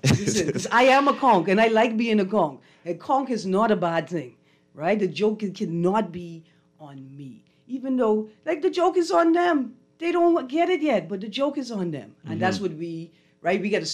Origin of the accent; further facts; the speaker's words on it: Acklins, Bahamas; And we're from Acklands, we don't do foolishness.